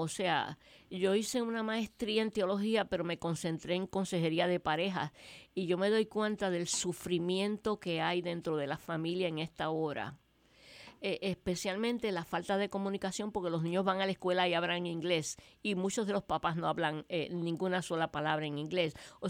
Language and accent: Spanish; Puerto Rico; Nosotros somos puertorriqueños o somos latinoamericanos.